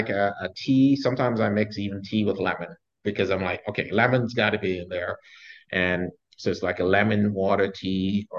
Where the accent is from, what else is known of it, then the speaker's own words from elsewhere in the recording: Jamaica; born there; I was born in a Christian, I'm Jamaican born.